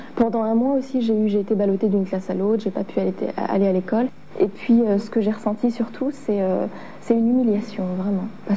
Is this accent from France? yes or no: yes; France; j'ai grandi en France, j'ai jamais connu mon pays natal